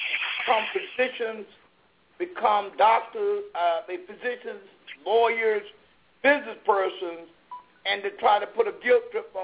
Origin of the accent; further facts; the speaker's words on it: Lynchburg, Virginia, United States; I came from Lynchburg, Virginia, where an African-American called a Whitten funeral home and told him to come to pick up a dead body.